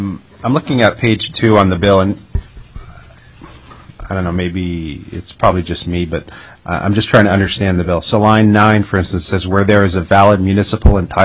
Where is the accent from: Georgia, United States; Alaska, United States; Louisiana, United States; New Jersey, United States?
Alaska, United States; Anchorage; And then, so I'm from Anchorage.